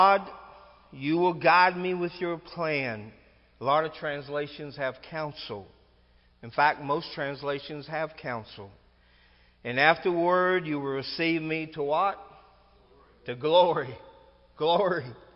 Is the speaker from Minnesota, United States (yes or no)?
no; Greensboro, North Carolina, United States; My dad became a minister out of Greensboro. We grew up in Greensboro.